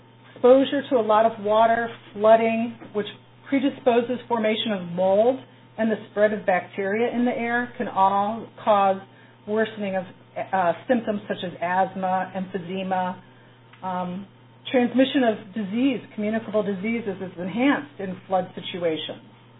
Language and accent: English; Ohio, United States; I grew up here in Geauga County, went to Virginia for school and fell in love and all that good stuff, but ended up back in Geauga County in 1991